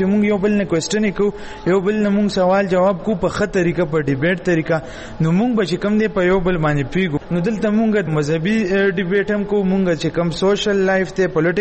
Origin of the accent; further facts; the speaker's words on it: Peshawar, Khyber Pakhtunkhwa, Pakistan